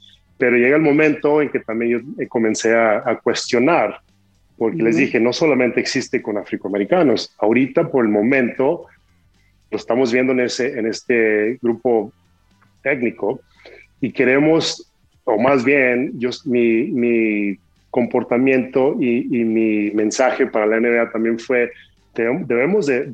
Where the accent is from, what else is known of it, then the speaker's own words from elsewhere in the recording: Mexico; now in abroad; siendo mexicano, viviendo en el extranjero.